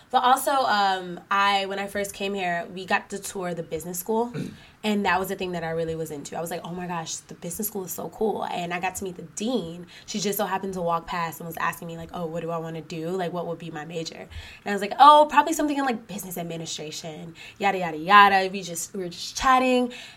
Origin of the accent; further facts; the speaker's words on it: Georgia, United States; Okay, so I am from Illinois, Georgia, which is like right down 75 south, if you are familiar with the Atlanta area. So I didn't grow up too far from Kennesaw, maybe like an hour and a half out.